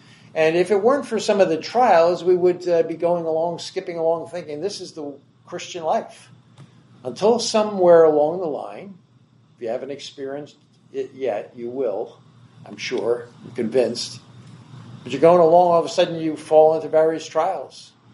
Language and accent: English; New Jersey, United States; I come from the Jersey Shore up and over in New Jersey.